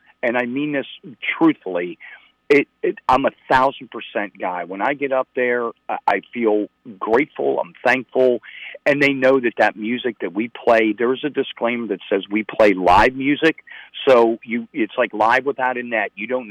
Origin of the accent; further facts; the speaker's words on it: Pittsburgh, Pennsylvania, United States; I'm from Pittsburgh, so I've got some crazy ideas, right?